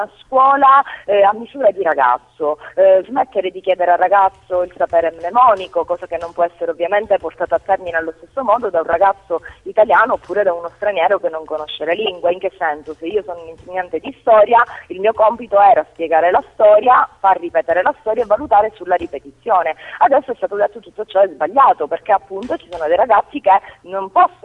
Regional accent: Sicily, Italy; io sono siciliana, penso si sente

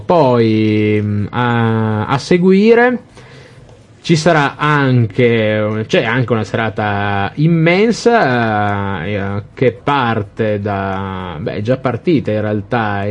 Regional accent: Argentina; anche io che sono argentino non so come cazzo si dice

